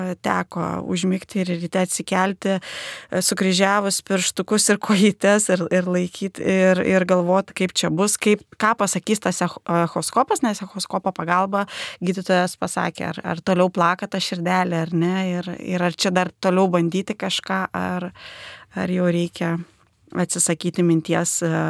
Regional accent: Kaunas, Kaunas County, Lithuania; aš pati esu kaunietė ir aš abejoju, kad aš Kaune būčiau gavusi tokią greitą pagalbą

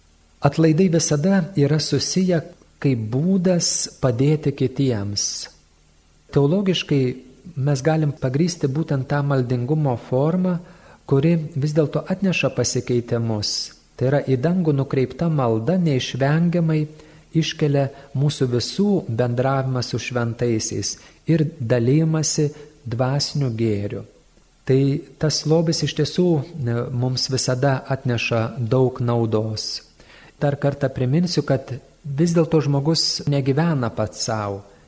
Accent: Samogitia, Lithuania; ypač aš kaip žemaitis

